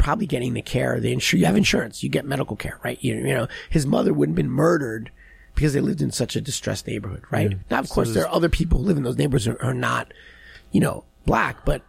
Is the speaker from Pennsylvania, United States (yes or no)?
no; New York, United States; just it's just part of like, you know, growing up in New York in the 80s, you know, it was crazy.